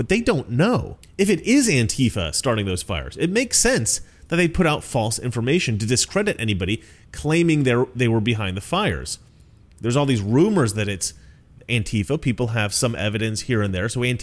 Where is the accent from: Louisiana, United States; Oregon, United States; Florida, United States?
Oregon, United States; I grew up in Oregon. I heard about arsonists from time to time, but it was very rare.